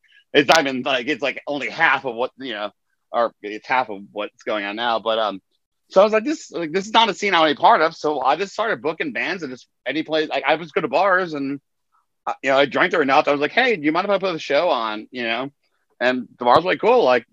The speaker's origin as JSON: {"language": "English", "town": "Chicago", "region": "Illinois", "country": "United States", "tie": "born or raised there", "said": "Growing up in Chicago, I came from … … are my favorite bands"}